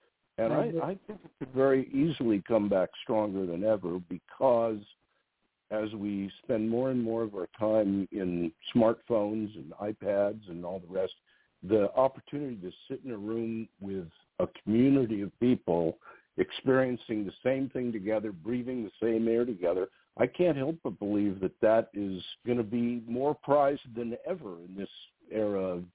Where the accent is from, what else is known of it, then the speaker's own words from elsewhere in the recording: Los Angeles, California, United States; also born or lived in Seattle; I was born in Seattle, Washington, and my family moved to Los Angeles when I was about 6 and a half years old. So I was brought up in L.A., but I'm a Seattle boy.